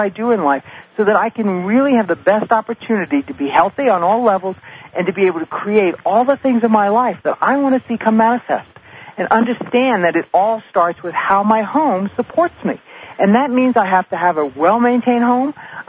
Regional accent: New York City, New York, United States; I'm from New York City. You know, everything comes on white paper or yellow styrofoam.

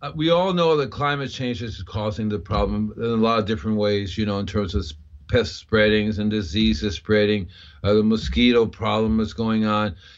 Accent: Puerto Rico; also born or lived in Cuba; now in United States; As a kid, I grew up with it in Puerto Rico and Cuba. Everybody was out there gardening, you know.

